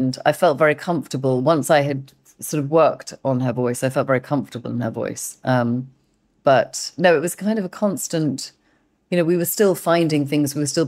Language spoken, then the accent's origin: English; England, United Kingdom; I feel like I'm too English and too embarrassed to actually do all of that stuff, like keeping my dialect in between takes